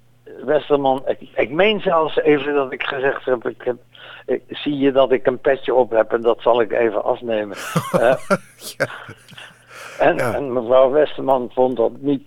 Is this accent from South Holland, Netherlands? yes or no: yes; Leiden, South Holland, Netherlands; Maar dat doen alleen de Groningers en ik kom uit Leiden. Dus ik sprak een ander Nederlands.